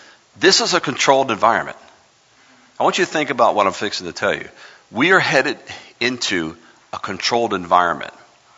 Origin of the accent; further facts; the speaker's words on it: Miami, Florida, United States; we were born and raised in Miami, so we were water babies, and we were always at the beach and all that.